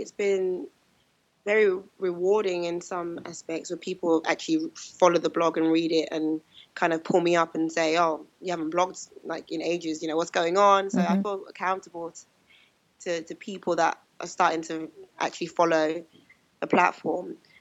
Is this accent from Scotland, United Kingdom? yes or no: no; London, United Kingdom; Okay, so I grew up in London. I was kind of born and raised there.